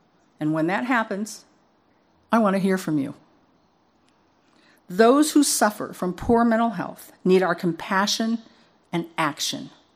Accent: Missouri, United States; The song resonated with me as a youngster because I grew up in Missouri, the Show Me State.

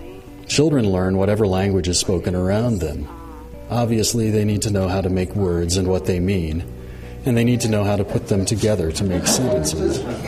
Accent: Ohio, United States; I grew up in Ohio. My father is a pediatrician who always wanted to work for Project Hope, a medical relief organization.

